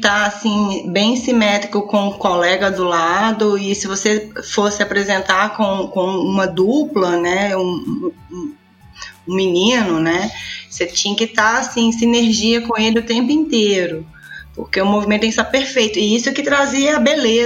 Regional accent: Belo Horizonte, Minas Gerais, Brazil; Então, eu sou a típica mineirinha, eu nasci em Belo Horizonte, cresci em Belo Horizonte, me profissionalizei em Belo Horizonte, fui mãe em Belo Horizonte, então posso dizer que eu sou a verdadeira mineira uai.

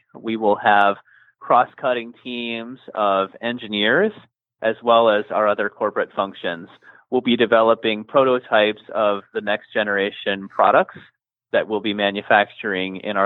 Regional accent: Ann Arbor, Michigan, United States; also born or lived in Boston; Yeah, I am from Michigan. I grew up here in Ann Arbor.

